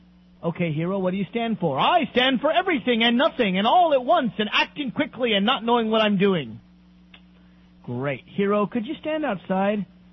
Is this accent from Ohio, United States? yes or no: no; Virginia, United States; And I think he'd win my home state of Virginia.